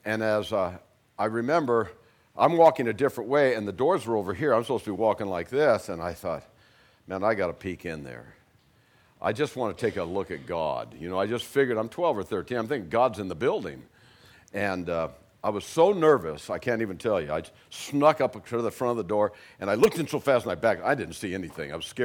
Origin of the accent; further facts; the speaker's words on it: Hawaii, United States; now in Bastrop, United States; And then when I was eight, my folks moved to Hawaii. And so I was raised in Hawaii on Oahu.